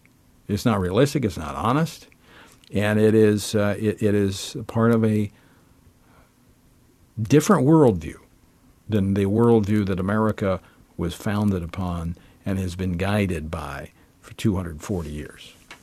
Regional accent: Louisiana, United States; and traveled my home state of Louisiana, going around to different plants

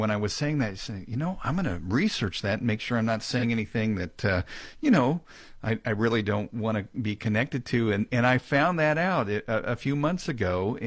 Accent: Kansas City, Missouri, United States; now in Mississippi, United States; And I grew up in Kansas City, Missouri. That's my hometown. I went through the race riots of the 70s.

